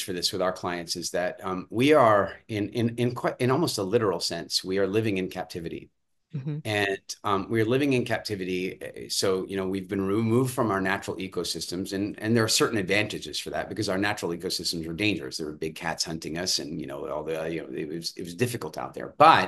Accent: Canada; also born or lived in South Africa; I'm originally from Canada, South Africa, but then Canada.

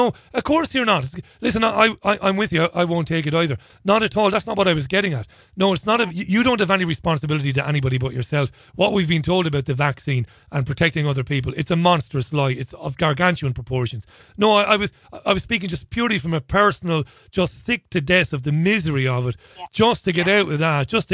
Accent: Ireland; I know I'm an Irishman. I shouldn't say this.

